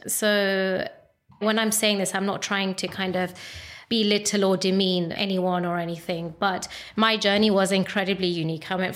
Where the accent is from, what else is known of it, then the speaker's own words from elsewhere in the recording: India; But obviously being Indian and in our Indian weddings, we always have a lot of dance performances.